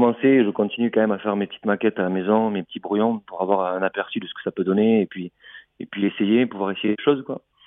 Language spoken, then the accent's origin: French; Auch, Occitanie, France; accent: Gers; moved away as an adult; now in Toulouse, France; J'ai grandi dans le Gers, à Auch, et après, à partir de ma 18e année, je suis monté vivre sur Toulouse.